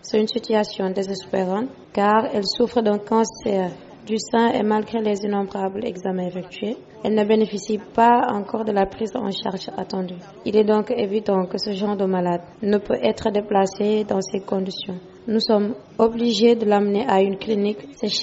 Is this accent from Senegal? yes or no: yes; Baba Garage, Diourbel, Senegal; Nous sommes originaires de Baba Garage, à environ 150 km de Dakar.